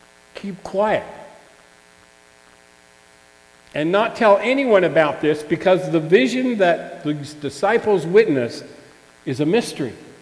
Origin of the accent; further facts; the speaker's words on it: New Brunswick, Canada; we grew up and lived in New Brunswick, my wife and I, and we were living in Fredericton